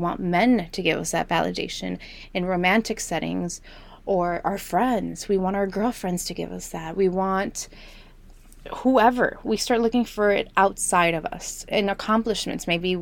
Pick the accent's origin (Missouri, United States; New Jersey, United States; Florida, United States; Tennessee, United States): Florida, United States; Miami; But growing up in Miami, such a pretentious city, such a visual city, everyone's gorgeous, everyone's dressed to the T, everyone's beautiful.